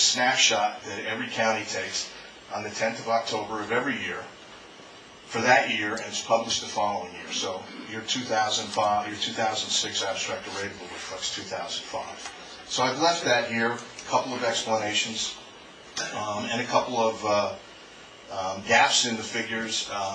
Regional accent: Wharton, New Jersey, United States; I'm from Wharton.

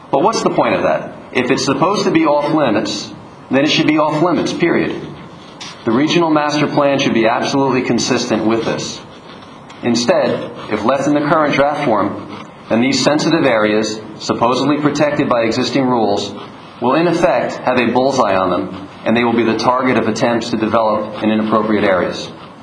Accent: Wyckoff, New Jersey, United States; from Wyckoff, New Jersey, and I'm a member of the Board of Directors of the Pequannock River Coalition.

